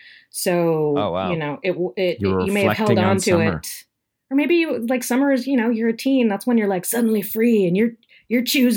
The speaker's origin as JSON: {"language": "English", "town": "Richmond", "region": "Virginia", "country": "United States", "tie": "born or raised there", "said": "I grew up in Richmond."}